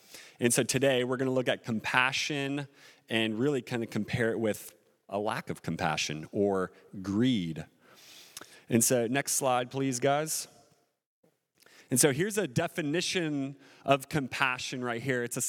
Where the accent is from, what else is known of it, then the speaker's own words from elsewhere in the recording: Kentucky, United States; So I'm from Kentucky.